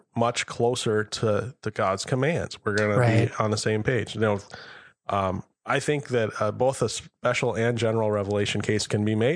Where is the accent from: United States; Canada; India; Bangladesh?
United States; but he's Australian and I'm American.